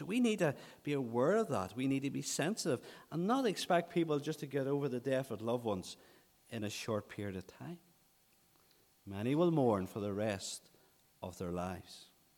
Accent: United Kingdom; Most of us would count ourselves as British and we believe in the stiff upper lip.

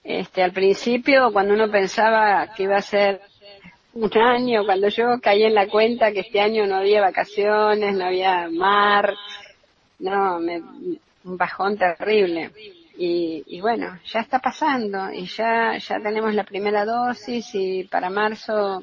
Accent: Argentina; levantemos también el espíritu como argentinos

